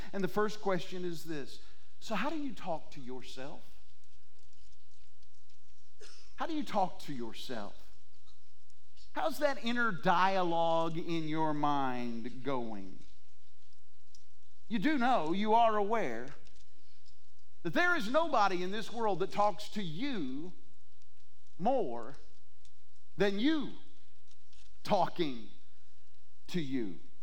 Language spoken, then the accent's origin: English; Michigan, United States; Little church, I grew up in Michigan.